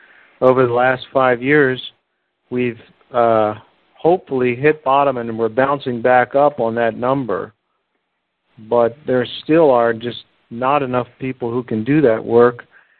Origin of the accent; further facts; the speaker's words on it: Pennsylvania, United States; I, as you know, I'm from Pennsylvania